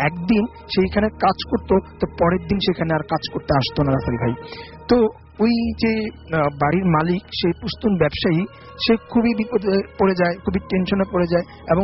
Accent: Mohammadpur, Dhaka Division, Bangladesh; মোহাম্মদপুর থেকে এসেছি।

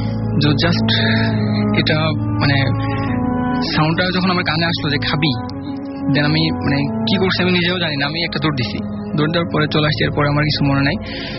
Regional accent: Dhaka Division, Bangladesh; now in Dhaka, Bangladesh; আমি মিরপুর থেকে … তো আমি আজকে যে ঘটনাটা শেয়ার করবো সেটি আমার গ্রামের বাড়িতে ঘটা যেটা ফরিদপুরের আফরানাঙ্গা থানা বাজরা গ্রাম তো ভাই আমার বাসাটা হচ্ছে মধুমতী নদীর পাড়ে

